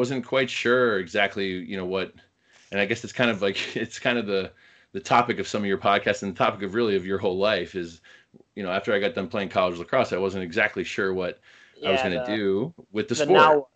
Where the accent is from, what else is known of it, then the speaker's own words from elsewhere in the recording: Ithaca, New York, United States; So, I grew up in Ithaca, New York, moved there when I was four.